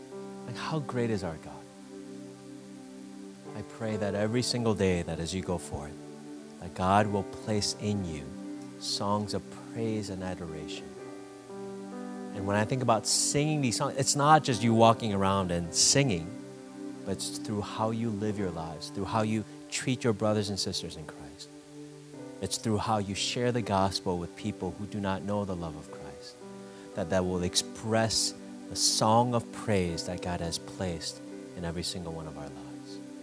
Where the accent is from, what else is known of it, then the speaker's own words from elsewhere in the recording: Michigan, United States; so some of us, yes, we're from Michigan, so hopefully pride will to well up within your hearts.